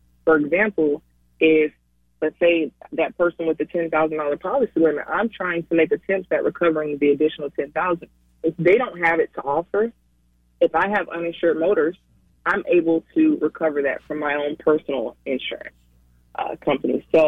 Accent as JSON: {"language": "English", "town": "Gainesville", "region": "Florida", "country": "United States", "tie": "born or raised there", "said": "I am born and raised in Gainesville, Florida. My family's been here for 6 or 7 generations."}